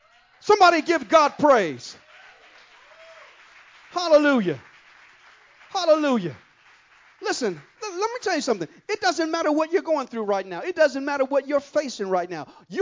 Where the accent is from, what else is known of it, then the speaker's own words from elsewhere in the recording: California, United States; Now, I'm from California, and I can tell you some things about earthquakes.